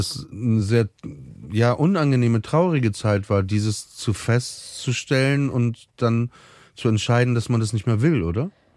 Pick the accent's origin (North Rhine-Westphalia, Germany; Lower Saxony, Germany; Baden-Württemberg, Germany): Lower Saxony, Germany; Papenburg; Ich bin in Papenburg im Emsland aufgewachsen